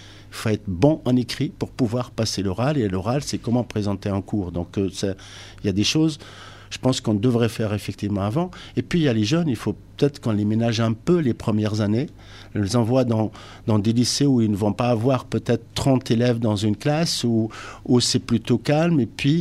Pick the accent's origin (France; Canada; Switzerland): France; Hauts-de-France; Comme chez nous dans le Nord